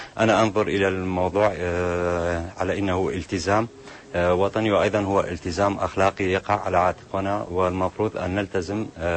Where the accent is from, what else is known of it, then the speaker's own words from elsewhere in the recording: Iraq; وأتصور بأننا أيضا ملزمون كعراقيين